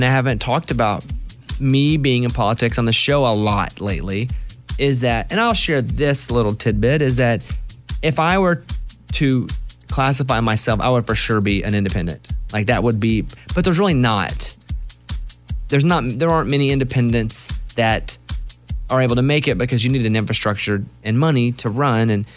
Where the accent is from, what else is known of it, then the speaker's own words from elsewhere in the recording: Nashville, Tennessee, United States; I thought, well, it's my hometown paper.